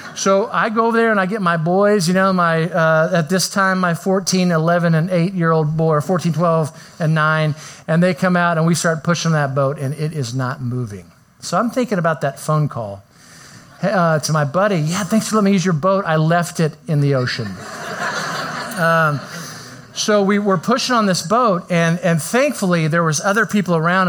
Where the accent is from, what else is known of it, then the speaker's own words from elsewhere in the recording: Topeka, Kansas, United States; now in Yukon, United States; I grew up in Topeka, Kansas before I moved to the big metropolis of Yukon, Oklahoma.